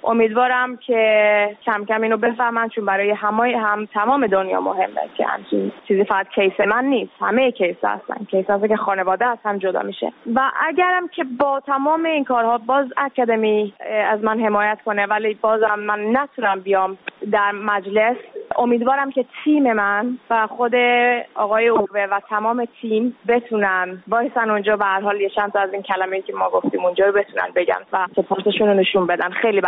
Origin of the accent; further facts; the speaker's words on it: Iran; now in Sweden; آیا سوئدی هستم، ایرانی هستم، چیکار کنم؟